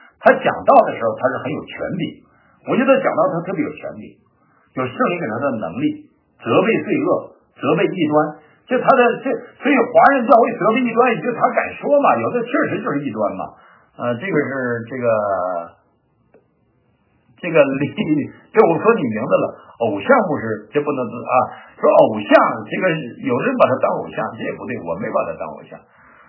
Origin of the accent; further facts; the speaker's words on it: Northeast China, China; 这个说你们东北人朴实实在，我也是东北的